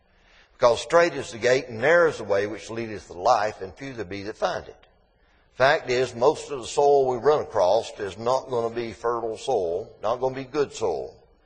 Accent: North Carolina, United States; At home in Sampson County, and I grew up in Sampson County, so we didn't have a lot of rock.

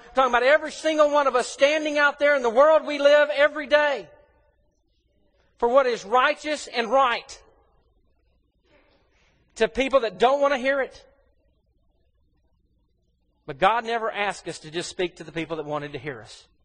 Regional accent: United States; You know, I'm an American. Proud to be an American.

